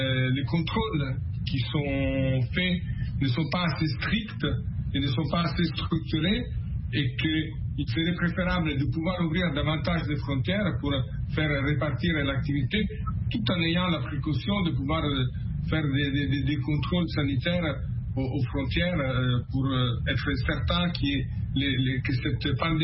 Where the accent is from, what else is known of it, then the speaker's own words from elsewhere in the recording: Italy; French is a second language; now in France; Moi, je suis italien, j'habite en France